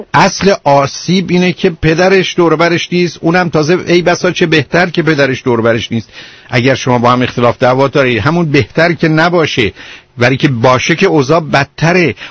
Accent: Iran; moved away; ما از ایران اومدیم بیرون.

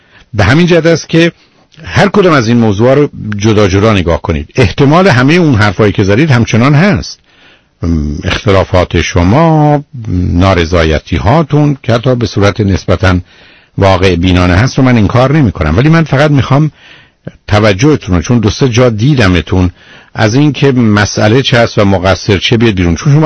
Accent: Iran; ماهایی که در ایران بزرگ شدیم

